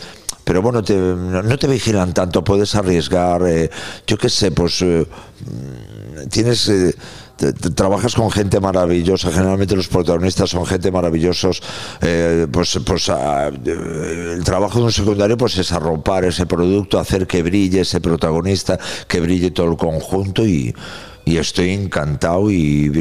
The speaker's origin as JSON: {"language": "Spanish", "town": "Santiago de Compostela", "region": "Galicia", "country": "Spain", "tie": "born or raised there", "said": "Yo me crié así, en el Cine Capitol, Santiago de Compostela"}